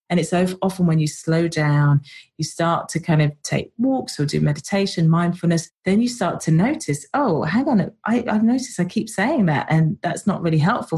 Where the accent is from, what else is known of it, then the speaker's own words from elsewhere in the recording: United Kingdom; I grew up just outside of London and it's in a fairly rural area next door to a farm.